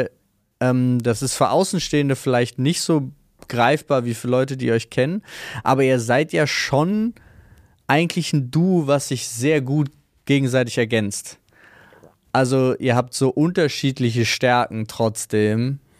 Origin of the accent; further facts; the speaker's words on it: Berlin, Germany; born there; Ich bin in Wilmersdorf geboren.